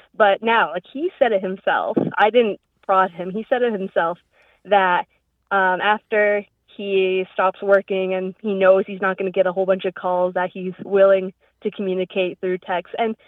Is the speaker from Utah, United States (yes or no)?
no; Virginia, United States; I'm from Virginia.